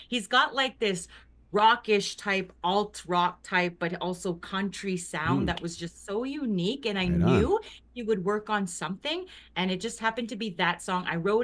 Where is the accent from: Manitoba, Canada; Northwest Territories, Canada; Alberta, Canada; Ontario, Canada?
Alberta, Canada; Big Stone Cree Nation; I'm from Big Stone Cree Nation in Northern Alberta, Canada. I'm Woodland Cree.